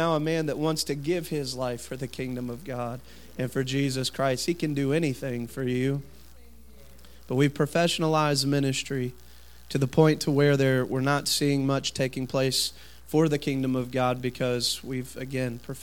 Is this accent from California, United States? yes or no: no; Virginia, United States; I'm from Southern Virginia, so I'm still learning all of the enunciations